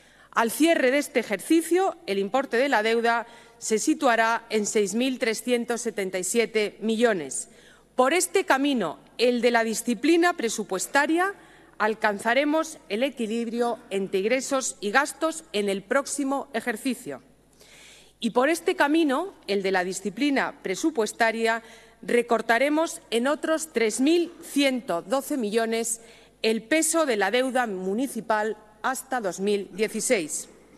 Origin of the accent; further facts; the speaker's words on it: Spain; ante todo somos españoles y queremos contribuir al esfuerzo común de recuperación